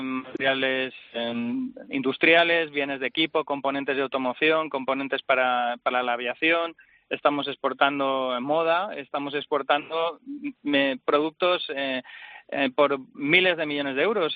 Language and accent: Spanish; Spain; A nosotros, obviamente, como españoles, lo que nos preocupa es lo de aquí.